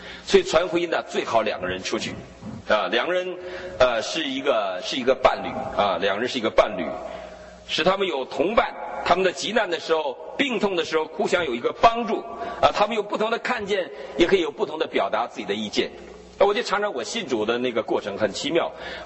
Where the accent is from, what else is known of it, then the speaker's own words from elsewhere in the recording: Northeast China, China; 在我们东北老家